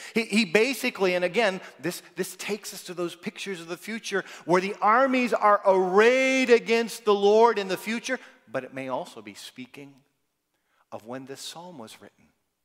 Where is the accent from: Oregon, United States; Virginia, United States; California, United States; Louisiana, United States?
California, United States; Kathy and I came from California. We know about that.